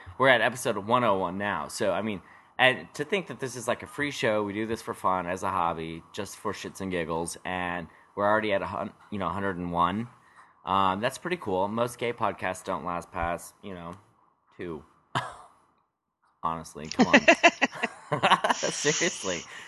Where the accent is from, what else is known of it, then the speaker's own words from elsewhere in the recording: Oklahoma, United States; I'm from Oklahoma, honey. Public education.